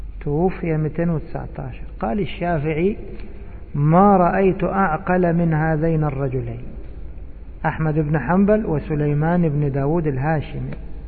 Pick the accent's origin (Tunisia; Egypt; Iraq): Egypt; عندنا في مصر يمرون، في مصر يمرون اللي عنده أي شيء يأخذه يجمع الخردة